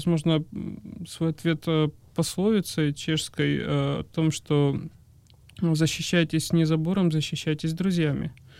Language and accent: Russian; Slovakia; я из Словакии